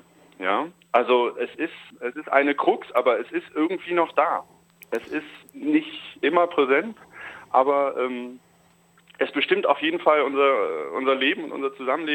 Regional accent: Cologne, North Rhine-Westphalia, Germany; dass ich dann als Kölner quasi irgendwie bestimmte Klischees einer rheinischen Frohnatur erfüllen darf

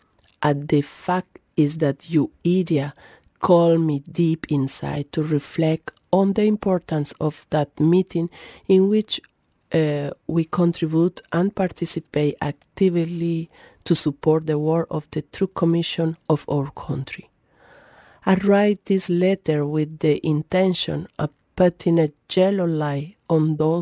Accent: Colombia; moved away; I am from Colombia. I'm a woman in exile now since 17 years.

